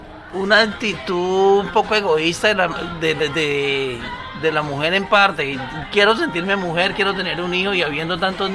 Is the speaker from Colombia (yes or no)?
yes; Cali, Valle del Cauca, Colombia; Yo soy colombiano. De la zona paisa, y me crecí y me eduqué en el Valle del Cauca, en Cali, y estuve trabajando como 10 años en la selva.